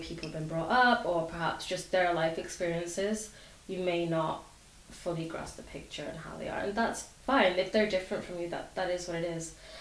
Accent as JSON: {"language": "English", "region": "North West England", "country": "United Kingdom", "lives_now": "Edinburgh, United Kingdom", "said": "So I'm from the Northwest."}